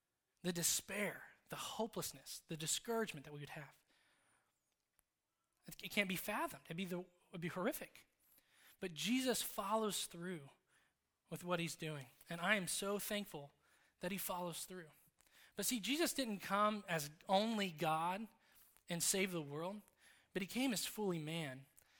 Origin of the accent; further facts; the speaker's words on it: Madison, Indiana, United States; the weird stuff of what is Madison, Indiana, where I'm from. It's a really small rural town, but it's my hometown